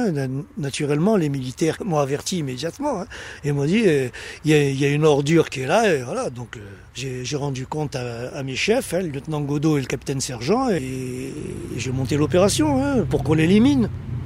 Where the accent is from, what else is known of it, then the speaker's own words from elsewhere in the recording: Algeria; je suis un Français d'Algérie